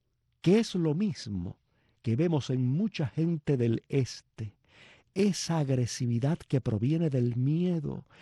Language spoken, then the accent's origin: Spanish; Cuba; moved away; todos los cubanos que nos fuimos de Cuba